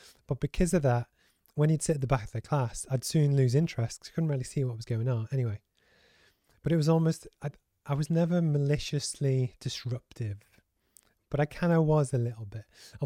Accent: Liverpool, North West England, United Kingdom; I grew up in Liverpool and actually the population was 99% white. And it was just, I only knew people from that, you know, our hometown.

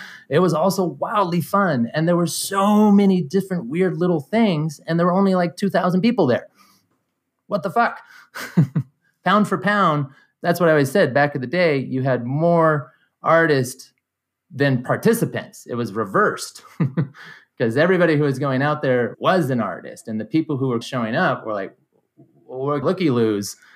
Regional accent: Reno, Nevada, United States; So born and raised in Reno, Nevada, raised by a single mother in my teenage years, a single mother who was a teacher.

